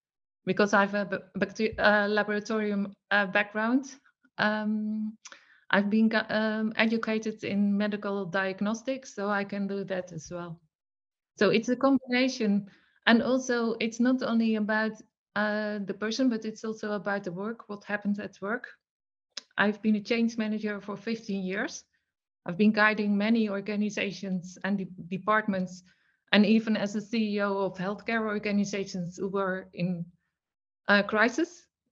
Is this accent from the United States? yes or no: no; Netherlands; from the Netherlands.